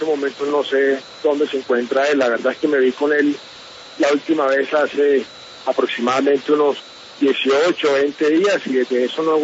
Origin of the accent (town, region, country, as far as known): Colombia